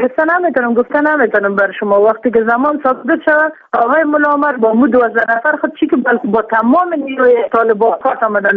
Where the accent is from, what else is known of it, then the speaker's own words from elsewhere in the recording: Afghanistan; ما افغان هستیم، انسان هستیم، از یک مملکت هستیم، از یک خاک هستیم